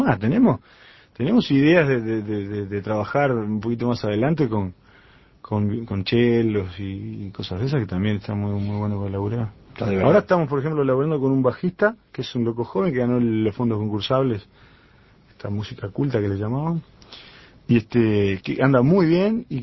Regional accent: Uruguay; Yo soy uruguayo, ¿sabes? Viste, francés, porque de origen francés.

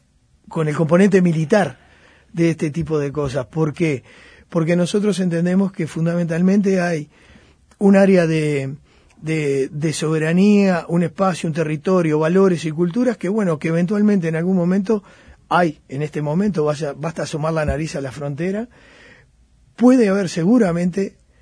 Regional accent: Montevideo, Uruguay; Yo soy de La Teja, amigos, gente, mi padre fue siempre un sindicalista de la carne

